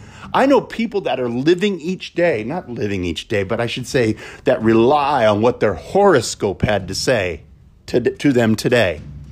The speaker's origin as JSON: {"language": "English", "town": "Las Vegas", "region": "Nevada", "country": "United States", "tie": "born or raised there", "said": "some of you know that I grew up in Las Vegas singing to all kinds of different artists."}